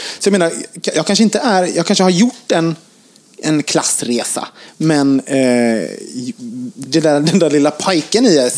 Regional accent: Gothenburg, Västra Götaland County, Sweden; jag kommer från Göteborg. Det är jätte liksom, vänster. Och de där röda strömningarna strömmar igenom mig fortfarande.

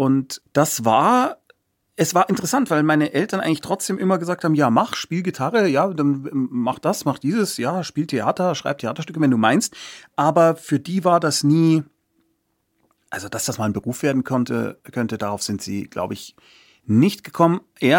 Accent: Munich, Bavaria, Germany; Ich bin ein Münchner Kindl, ich bin in Giesing geboren. Ich bin allerdings in einem Hochhausviertel aufgewachsen, das waren so damals noch Neubau, das wurde für die Olympiade, damals wurden da irgendwie so riesige Häuser hochgezogen

